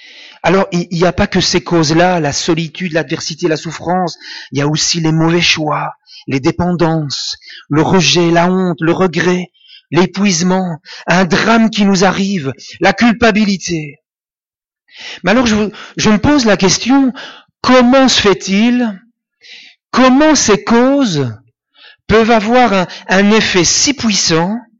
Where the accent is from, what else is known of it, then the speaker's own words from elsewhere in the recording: Wallonia, Belgium; tous les jours en Wallonie, donc chez nous en Wallonie, deux personnes s'enlèvent la vie tous les jours.